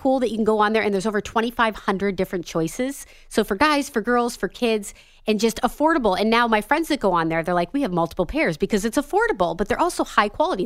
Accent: Erie, Pennsylvania, United States; And also growing up in Erie, Pennsylvania, where we got the most snowfall in 2017, I can attest to this.

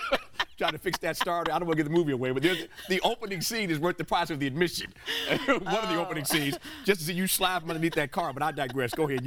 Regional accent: Indianapolis, Indiana, United States; there's a wonderful theater in my hometown of Indianapolis

